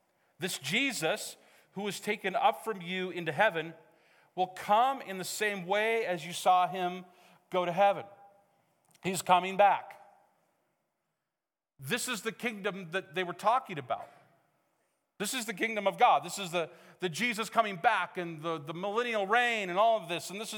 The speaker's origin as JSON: {"language": "English", "town": "Missoula", "region": "Montana", "country": "United States", "tie": "born or raised there", "said": "I grew up at church in Missoula, and we did an Easter play every year."}